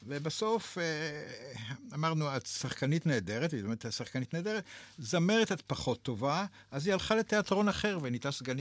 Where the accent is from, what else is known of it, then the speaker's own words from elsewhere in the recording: Tel Aviv, Tel Aviv District, Israel; אני תל אביבי.